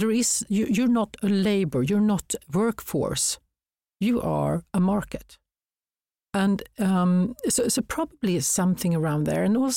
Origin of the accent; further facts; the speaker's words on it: Stockholm, Stockholm County, Sweden; I was brought up in Stockholm, so Uppsala was about 45 minutes on a train.